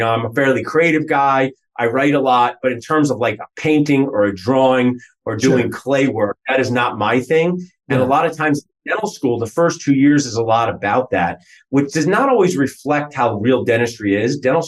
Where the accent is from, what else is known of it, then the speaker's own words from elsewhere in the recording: New Jersey, United States; But I've been in this area my whole life. But I was born in New Jersey.